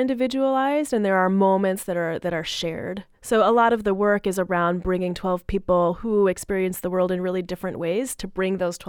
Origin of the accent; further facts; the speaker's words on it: California, United States; I think so much of that is connected to growing up in the Bay Area and having a family of activists and liquor store owner therapists.